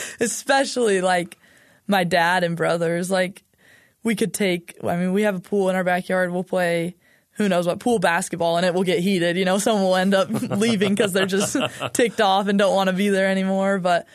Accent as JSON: {"language": "English", "region": "Utah", "country": "United States", "tie": "born or raised there", "said": "And I'm from Utah. Lived here my whole life, and I kind of knew that I wanted to stay in Utah."}